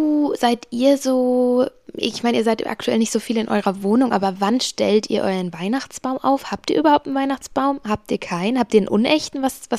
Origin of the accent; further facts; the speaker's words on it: Nuremberg, Bavaria, Germany; wir feiern dann als Nürnberger zusammen, also mit meinen Eltern.